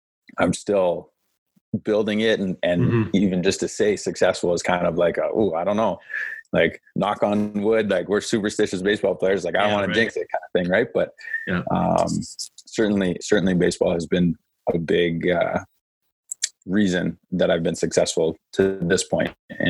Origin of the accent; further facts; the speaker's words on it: Manitoba, Canada; I like that I'm from Manitoba in a smaller place, and you kind of had to work for it.